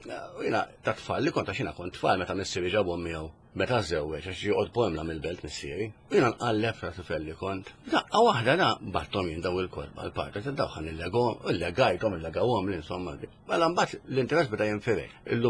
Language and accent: Maltese; Bormla, Southern Harbour, Malta; Kulħadd għandu l-pajjiż tiegħu, aħna gburin li aħna minn Bormla.